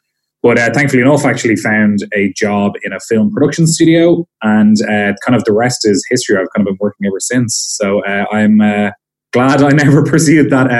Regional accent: Dublin, Leinster, Ireland; I'm from Dublin, so I've lived here all my life. Don't see myself moving anytime soon, so very blessed to have lived very, very close to where I grew up as well.

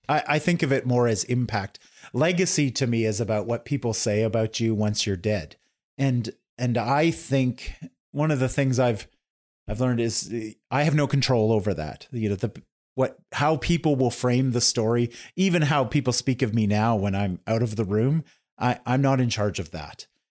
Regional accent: Saskatchewan, Canada; also born or lived in Toronto; now in Edmonton, Canada; we're from Toronto. Well, I'm from small town Saskatchewan originally, but I lived in Toronto for a decade.

